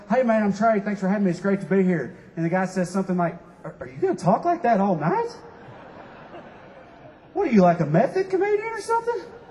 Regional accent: Southern United States, United States; accent: Southern US; sometimes people hear my accent and they get, like, interested. Like, they want to ask me questions about the South and stuff.

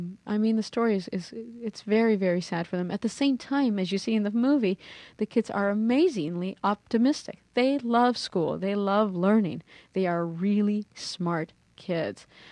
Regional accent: Mexico; English is a second language; Of course I'm Latina. You know, I came from Mexico. I was very poor. My family was extremely poor. I didn't speak a word of English.

